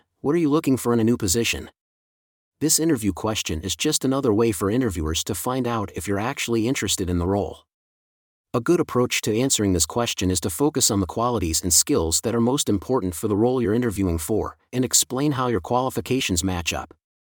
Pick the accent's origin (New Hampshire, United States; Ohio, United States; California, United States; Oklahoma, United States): New Hampshire, United States; a local freshwater lake in my home state of New Hampshire when I was in high school